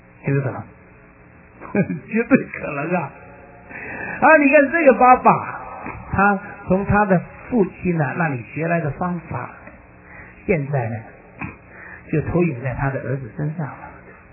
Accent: China; 扎脚呢是我们中国人呢其实不到100年前的习惯，对不对？

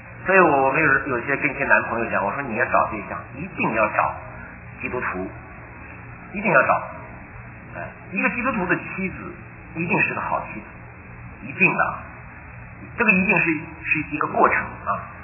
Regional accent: China; 我们是社会主义国家出来的，哎，我们就是这么长大的。

